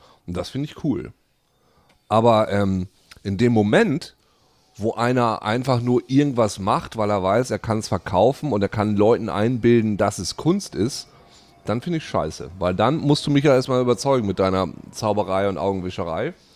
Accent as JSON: {"language": "German", "town": "Leer", "region": "Lower Saxony", "country": "Germany", "tie": "born or raised there", "said": "in der kleinen Stadt, wo ich herkomme, in Leer, da gehen die Leute ins Theater"}